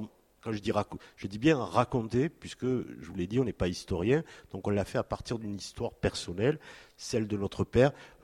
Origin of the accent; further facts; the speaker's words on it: Bordeaux, Nouvelle-Aquitaine, France; born there; moi, je suis né en France. Donc, bon, ici, on n'est pas à Toulouse, je peux le dire. Je suis né à Bordeaux.